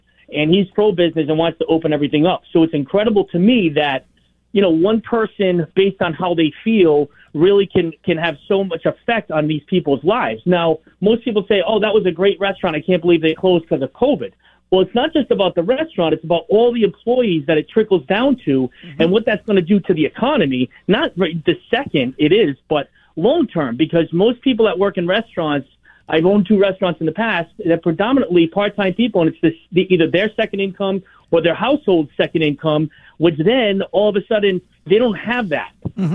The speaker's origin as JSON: {"language": "English", "region": "Rhode Island", "country": "United States", "tie": "born or raised there", "lives_now": "Massachusetts, United States", "said": "I grew up in Rhode Island. I now live in Massachusetts. I do business in both states."}